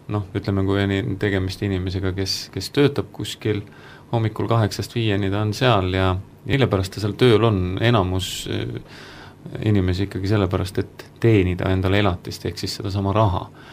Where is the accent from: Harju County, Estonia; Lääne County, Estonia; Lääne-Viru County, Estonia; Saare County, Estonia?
Harju County, Estonia; Tallinn; Mina tulen ka Tallinnast ja olen 35-aastane, mai 6, 28. päeval